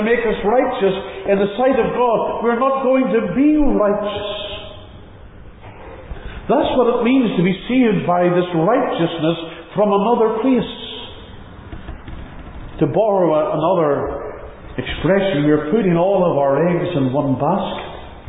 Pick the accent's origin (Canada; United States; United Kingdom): United Kingdom; Northern Ireland; My citizenship is still back in the United Kingdom. I'm still from Northern Ireland. It's still the place of my birth and where I identify with. But I am here as an alien resident from another place.